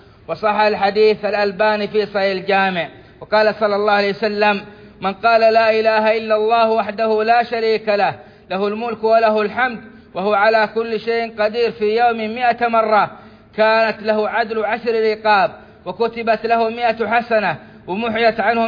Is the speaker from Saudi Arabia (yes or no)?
yes; Saudi Arabia; بلادنا السعودية